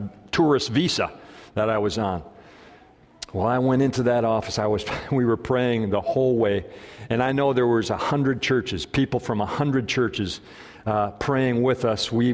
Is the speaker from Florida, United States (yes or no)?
no; Park Falls, Wisconsin, United States; born there; I was born in Glidden. Well, I was born in Park Falls. My dad was pastoring in Glidden up there in the Shequamigan Forest. That's where I was born.